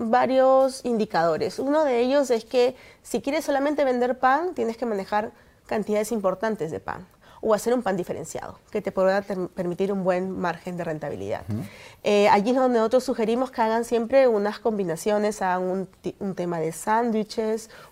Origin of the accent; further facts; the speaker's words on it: Lima, Peru; born there; Yo nací en Lima, pero soy hija de un cusqueño y de una huancaya.